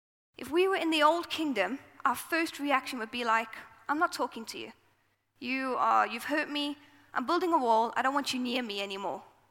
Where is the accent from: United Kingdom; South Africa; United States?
South Africa; accent: South African; From my accent, if you don't know me, I am from South Africa. I was born and bred in South Africa.